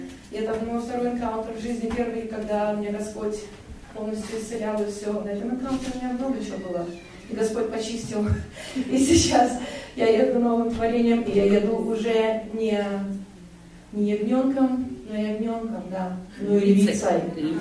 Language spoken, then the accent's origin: Russian; Vancouver, British Columbia, Canada; я из Ванкувера. Мы вот приехали 7 человек, девочки из Ванкувера.